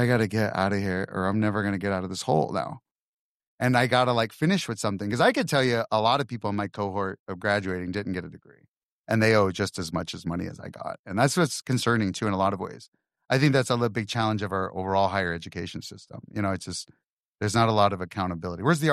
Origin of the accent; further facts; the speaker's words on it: Texas, United States; we're from Texas and we talked about the Bush family